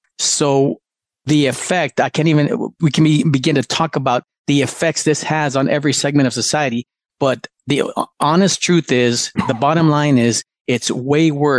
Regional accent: Douglas, Arizona, United States; I currently live in California, but I grew up in Douglas, Arizona.

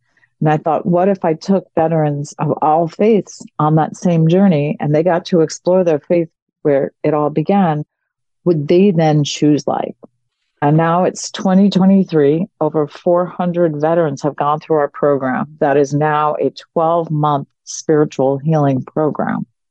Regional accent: United States; And as an American, as a mother, I said, "I have to do something.

